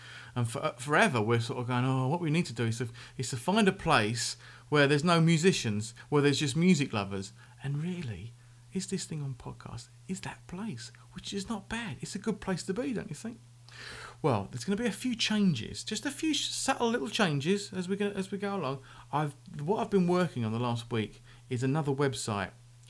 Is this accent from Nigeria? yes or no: no; England, United Kingdom; I'm English. We don't do languages.